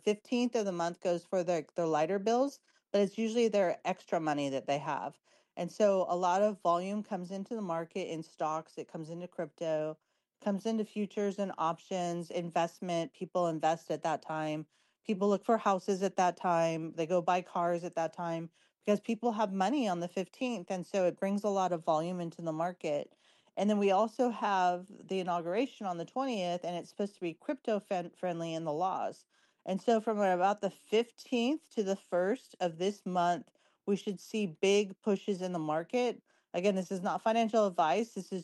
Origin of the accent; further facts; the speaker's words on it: California, United States; Yes, I'm from California.